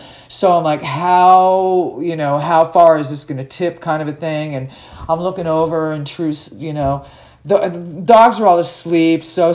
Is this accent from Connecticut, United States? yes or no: no; California, United States; I'm a Californian. We did have an earthquake yesterday